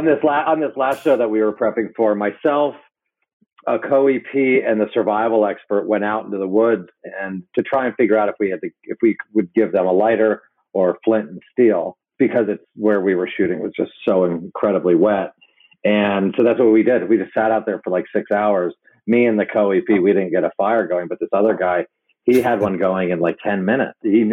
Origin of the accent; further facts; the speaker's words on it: Hong Kong; I grew up in Hong Kong.